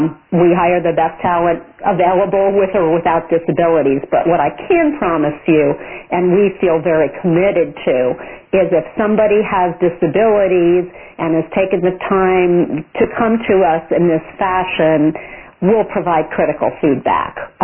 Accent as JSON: {"language": "English", "town": "Milwaukee", "region": "Wisconsin", "country": "United States", "said": "And by the way, I'm from Milwaukee, so shout out to you."}